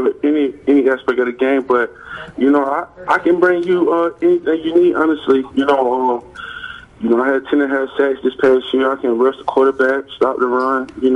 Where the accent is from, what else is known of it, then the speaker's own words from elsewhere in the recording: Texas, United States; and now we get to celebrate, as a Texan.